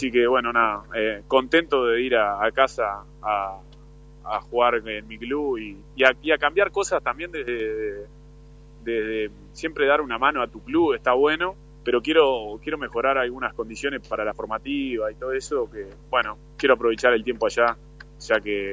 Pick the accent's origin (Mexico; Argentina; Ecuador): Ecuador; No sabía, yo soy ecuatoriano.